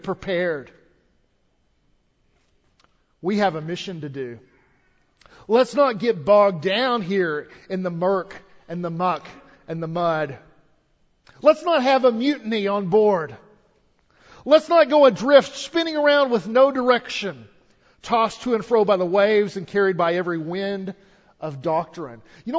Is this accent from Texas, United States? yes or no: yes; Amarillo, Texas, United States; I'll never forget, I was a kid growing up in Amarillo.